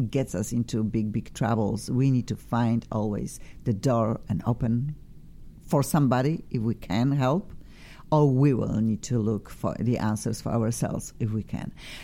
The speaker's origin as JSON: {"language": "English", "country": "Poland", "second_language": "English", "said": "I am from Poland"}